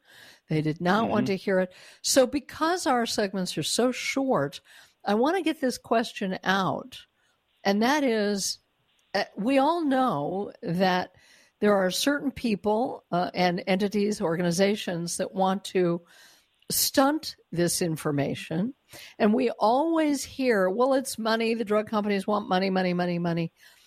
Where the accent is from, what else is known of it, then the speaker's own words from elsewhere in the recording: Colorado, United States; that began around the time, I think, of Columbine in my hometown area in Colorado